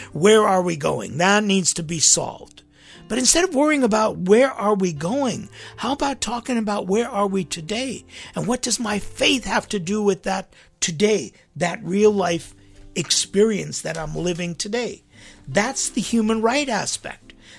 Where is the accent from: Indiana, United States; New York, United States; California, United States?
California, United States; Hollywood; because we grew up in Hollywood. Our schools were mixed.